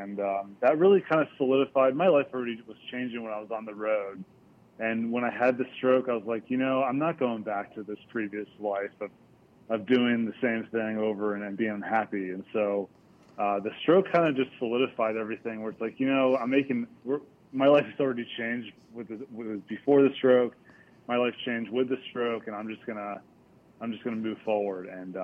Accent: Austin, Texas, United States; You know, I grew up in Austin, Texas. I was a kid that was dropped off at the local municipal golf course for my mom.

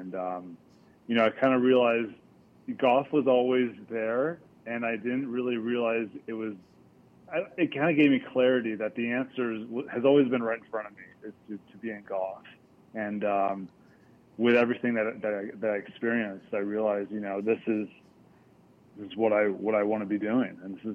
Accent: Austin, Texas, United States; You know, I grew up in Austin, Texas. I was a kid that was dropped off at the local municipal golf course for my mom.

